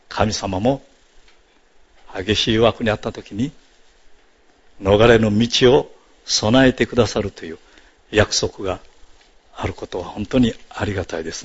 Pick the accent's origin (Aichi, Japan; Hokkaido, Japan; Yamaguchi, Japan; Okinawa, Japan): Okinawa, Japan; now in United States; そしたら、どこから来たか。いや、沖縄から来ました。